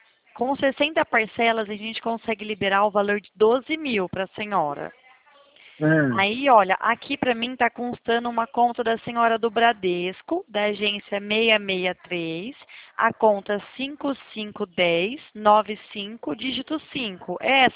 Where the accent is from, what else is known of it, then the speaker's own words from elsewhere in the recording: Nova Odessa, São Paulo, Brazil; Eu sou daqui do interior de São Paulo, Nova Odessa.